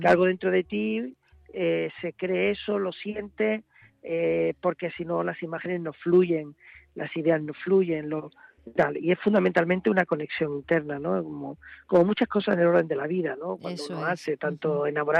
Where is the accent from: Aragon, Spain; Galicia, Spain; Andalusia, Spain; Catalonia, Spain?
Andalusia, Spain; Lebrija; accent: Lebrija, Andalusian; con 17, 18 años, yo mi acento era muy lebrijano, muy